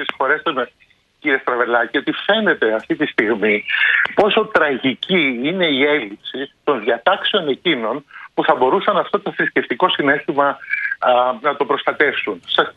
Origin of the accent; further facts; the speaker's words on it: Greece; είναι τραγικό να αποδομούμε ως Έλληνες την εθνική μας ταυτότητα και τα στοιχεία που την απαρτίζουν.